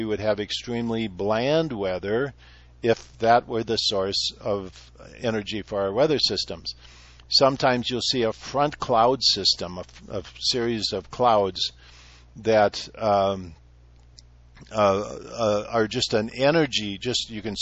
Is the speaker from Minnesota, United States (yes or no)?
yes; Minnesota, United States; Like growing up in Minnesota, as a kid, I saw the lake every spring fracturing and dividing up into little kind of islands